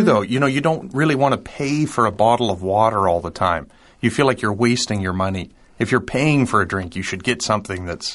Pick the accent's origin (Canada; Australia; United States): Canada; I'm a Canadian, so I'm going to go with the maple syrup.